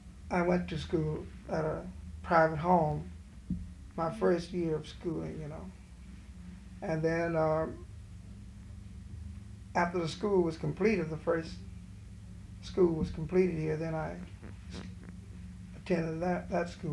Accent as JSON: {"language": "English", "town": "Zachary", "region": "Louisiana", "country": "United States", "tie": "born there", "said": "Well, I was born here in Zachary, in the town of Zachary."}